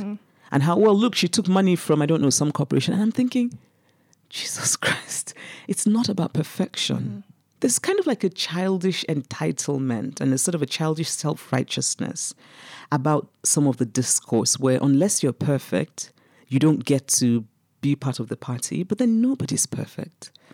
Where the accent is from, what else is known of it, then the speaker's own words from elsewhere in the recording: Nigeria; now in United States; I grew up in Nigeria, I was under military dictatorships, and I know what that feels like.